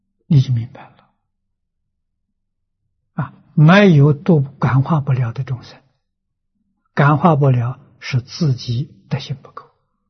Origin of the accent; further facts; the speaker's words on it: China; 我们中国人讲无常，仁义礼智信。